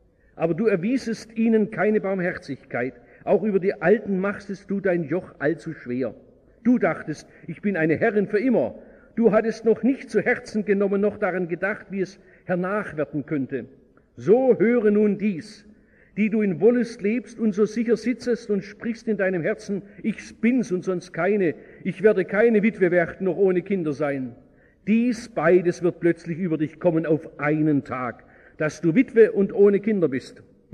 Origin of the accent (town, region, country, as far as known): Baden-Württemberg, Germany